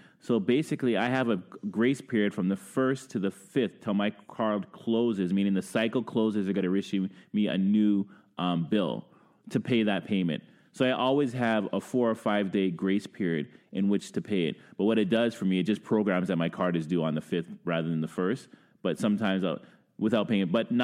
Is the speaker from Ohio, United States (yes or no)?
no; Brooklyn, New York, United States; now in Ottawa, Canada; I've been here 20 plus years. I'm from Brooklyn.